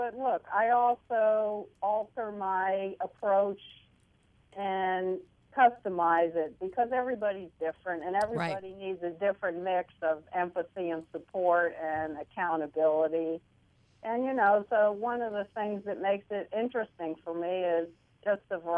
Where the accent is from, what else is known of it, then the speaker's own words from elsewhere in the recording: New York City, New York, United States; I'm from New York City. What can I say?